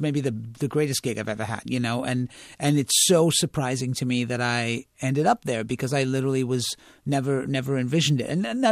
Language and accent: English; England, United Kingdom; I grew up in England, there was a great deal of racial tension between the Asians and the South Asians and the British, and I grew up in a city that was at the epicenter of that racial sort of tension